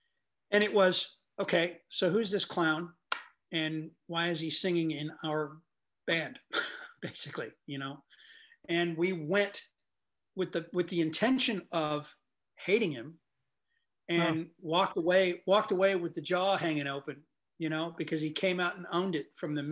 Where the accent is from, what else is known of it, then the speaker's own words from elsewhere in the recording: California, United States; Well, growing up in the Bay Area for me was extraordinary.